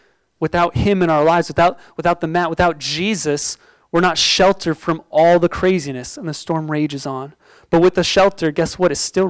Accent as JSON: {"language": "English", "region": "Oregon", "country": "United States", "tie": "born or raised there", "said": "Well, I grew up in Oregon and we had storms, okay?"}